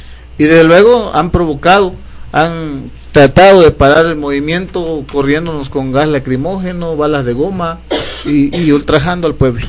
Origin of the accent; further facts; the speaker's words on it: Mexico; Si permitimos que privaticen la educación, pues estamos tronados como mexicanos, estamos perdidos